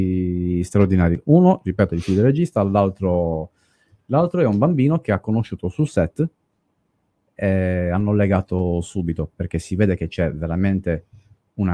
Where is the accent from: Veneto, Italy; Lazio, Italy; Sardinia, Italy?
Sardinia, Italy; una storia vera delle mie parti, da vicino a Seui